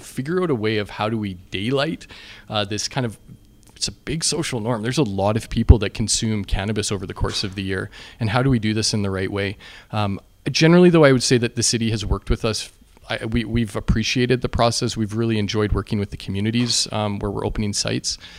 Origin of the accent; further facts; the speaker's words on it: Edmonton, Alberta, Canada; I mean, we're all from Edmonton, right?